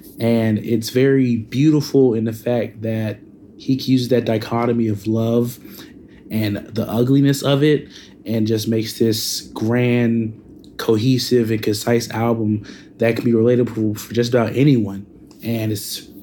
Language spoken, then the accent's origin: English; Hartsville, South Carolina, United States; from Hartsville, South Carolina